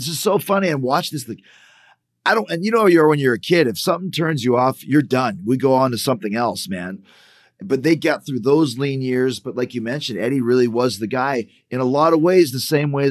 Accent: Canada; We're from Canada

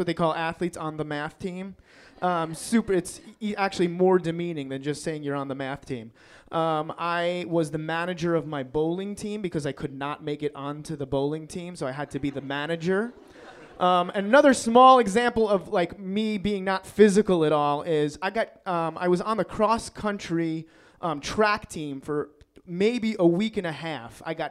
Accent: Queens, New York, United States; I grew up in Queens in New York, and I was very tiny until senior year in high school

